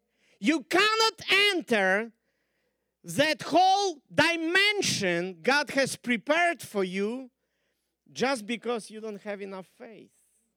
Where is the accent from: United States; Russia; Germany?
Russia; Well, we are from, you know, northern territories. We are from Russia. We are always on time. We actually before the time. We come always on time. Because that's our culture. That's the culture we were raised in our place.